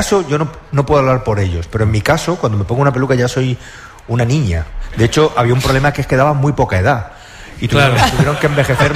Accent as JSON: {"language": "Spanish", "region": "Castilla-La Mancha", "country": "Spain", "said": "Yo soy de Castilla-La Mancha, yo soy manchego."}